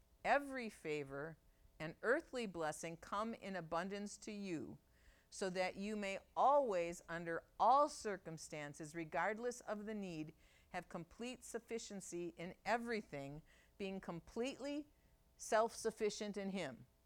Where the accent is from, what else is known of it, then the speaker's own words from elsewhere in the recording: Milwaukee, Wisconsin, United States; now in Orfordville, United States; I grew up in Milwaukee and I'm in Orfordville.